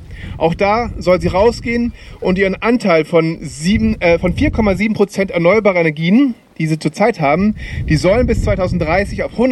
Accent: Cologne, North Rhine-Westphalia, Germany; ich komme aus Köln

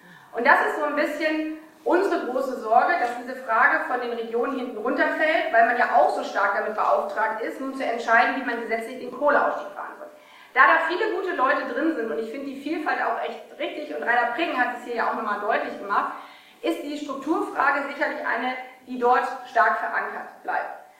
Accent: East Germany, Germany; Auch nicht in Ostdeutschland. Und das sage ich als Ostdeutsche.

